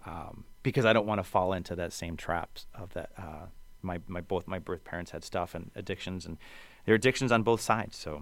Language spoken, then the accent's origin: English; Worcester, Massachusetts, United States; I just had a release party and a book signing for Hey Kato in my hometown of Worcester